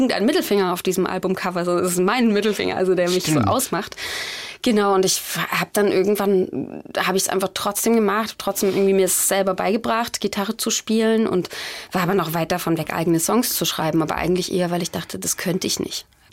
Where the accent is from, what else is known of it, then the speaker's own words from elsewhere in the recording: East Germany, Germany; ich bin ja Ossi und das ist ja was ganz anderes